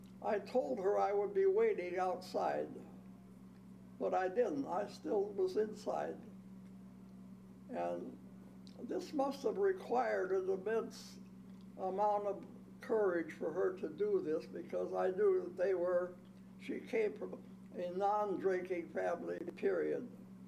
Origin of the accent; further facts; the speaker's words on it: Moline, Illinois, United States; born there; I was born in Moline.